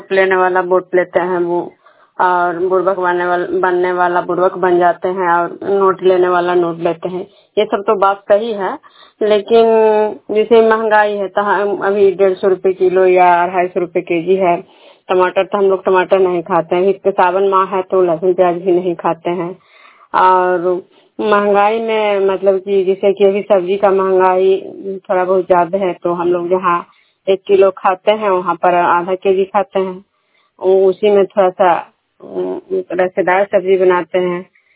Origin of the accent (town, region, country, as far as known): Bihar, India